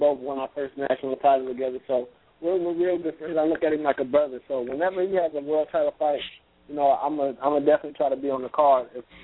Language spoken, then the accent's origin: English; Dayton, Ohio, United States; I'll eventually be able to bring a world title fight to my hometown of Dayton, Ohio.